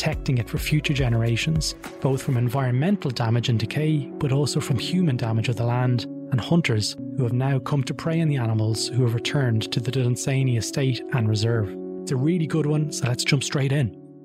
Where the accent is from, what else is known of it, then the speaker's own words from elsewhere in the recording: Drogheda, Leinster, Ireland; I'm originally from Drogheda, where I grew up.